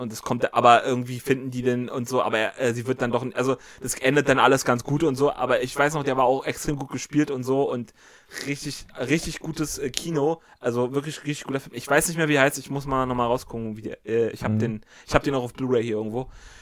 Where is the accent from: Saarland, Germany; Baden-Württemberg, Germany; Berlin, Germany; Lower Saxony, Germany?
Berlin, Germany; als Berliner konnte ich mich da identifizieren